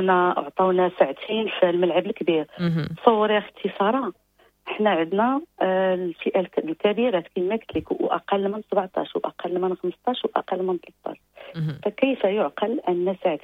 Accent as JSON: {"language": "Arabic", "country": "Morocco", "said": "وهذا العام غتلعب البطوله ديال كاس العالم اقل من 17 عندنا في المغرب"}